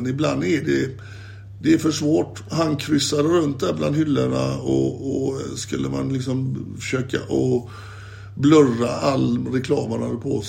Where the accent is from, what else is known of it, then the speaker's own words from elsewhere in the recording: Gothenburg, Västra Götaland County, Sweden; born there; jag är ju född i Göteborg och jag är ju van vid det här regnet som kommer underifrån och från sidan.